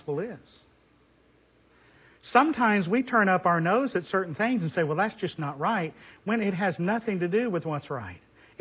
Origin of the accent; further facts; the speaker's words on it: Tulsa, Oklahoma, United States; And I laughed because I grew up in West Tulsa that you touch a drop of alcohol